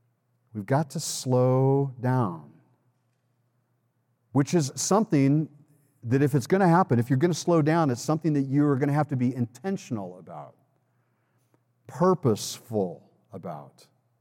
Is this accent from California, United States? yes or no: yes; California, United States; You know, I've been in Illinois. I'm from California, which is, you know, the clueless state, right?